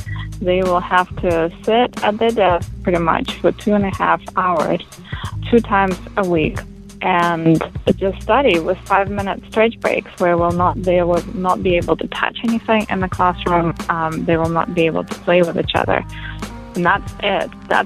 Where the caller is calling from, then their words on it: La Mirada, California, United States; I'm calling from La Mirada, California